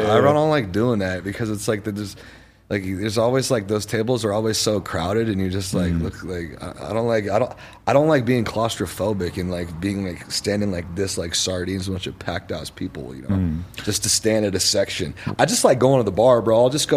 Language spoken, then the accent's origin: English; Los Angeles, California, United States; Like when people go, where are you from? I'm from here. Oh, wow, that's crazy. I never meet people from here.